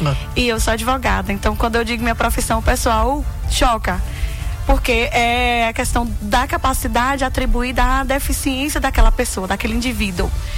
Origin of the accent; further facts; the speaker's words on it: Divisa Alegre, Minas Gerais, Brazil; E eu que vim de Divisa Alegre, né, em 2008, então eu posso incluir o norte de Minas Gerais também aí nessa jogada